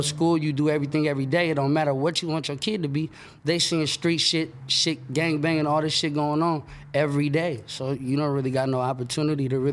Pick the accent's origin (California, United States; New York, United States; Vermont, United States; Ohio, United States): California, United States; Sacramento; Sacramento, California. Oak Park, so.